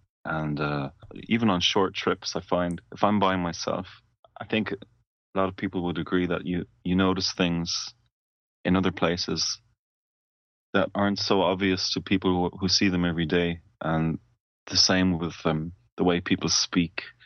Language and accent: English; Malta; born there; also born or lived in West Africa; I was born in Malta, and my mother is Maltese, and my father, he's from Galway City.